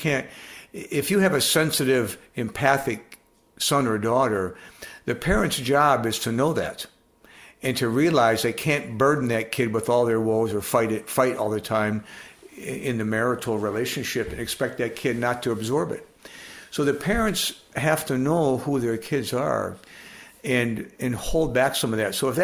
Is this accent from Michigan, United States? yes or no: yes; Michigan, United States; So my first professional assignment was working at Children's Hospital in Detroit. I'm from Michigan.